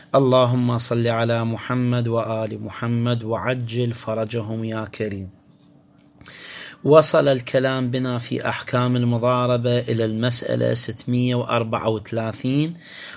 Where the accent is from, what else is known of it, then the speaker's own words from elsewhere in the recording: Iraq; إحنا مثلا هسه الآن عندنا بالعراق